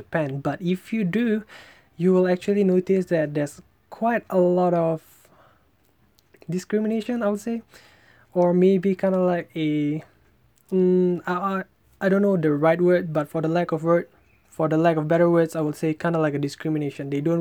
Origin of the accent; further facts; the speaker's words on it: Indonesia; English is a second language; whereas me, I'm an Indonesian, we use alphabets as English people do.